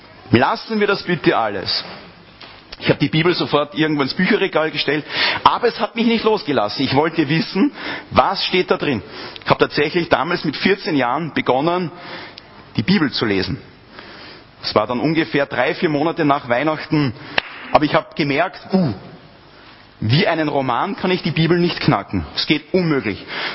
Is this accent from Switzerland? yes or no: no; Lower Austria, Austria; wir hatten dann in unserem Dorf, wo ich her bin, ich komme aus Niederösterreich, 300 Einwohner, großes Dorf, groß ist übertrieben, wirklich mini, wo jeder jeden kennt.